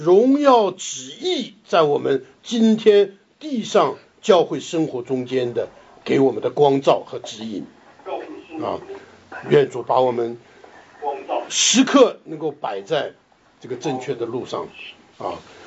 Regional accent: China; 你知道我们中国人有一个说法啊，按照历史的法则，有人说呢，我们今天呢不争一时要争千秋啊。

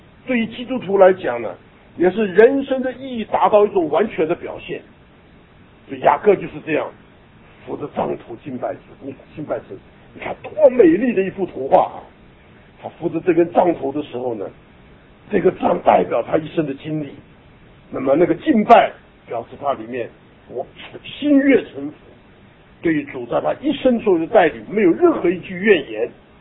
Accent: China; 我喜欢我们中国人呢对这个一周的这种的安排，我们称之拜，对不对啊？

